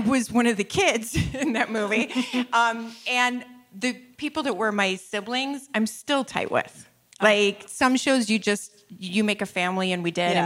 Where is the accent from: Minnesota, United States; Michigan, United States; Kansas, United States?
Michigan, United States; Bay City; I'm from Bay City, Michigan.